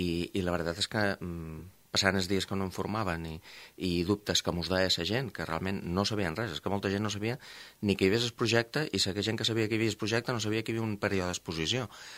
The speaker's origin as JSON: {"language": "Catalan", "town": "Formentera", "region": "Balearic Islands", "country": "Spain", "said": "ho puc dir com a candidat, ho puc dir com a formenterer"}